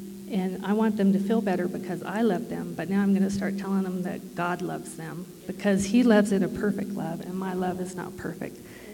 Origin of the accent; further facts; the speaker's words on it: Grand Junction, Colorado, United States; I'm from Grand Junction, Colorado.